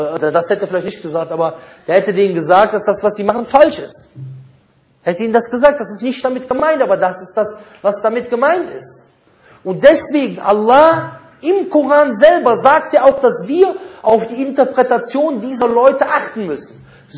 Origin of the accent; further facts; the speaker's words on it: Cologne, North Rhine-Westphalia, Germany; Ich als Kölner, ich kenne bestimmt einige Wörter, die bei uns benutzt werden, die hier nicht benutzt werden.